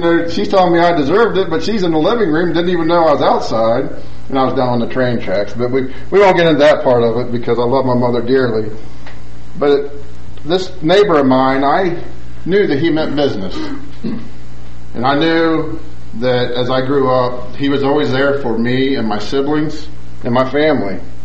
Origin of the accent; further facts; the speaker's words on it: Payton City, West Virginia, United States; where we grew up in Payton City, West Virginia, there's a train tracks probably from here to the road in our backyard.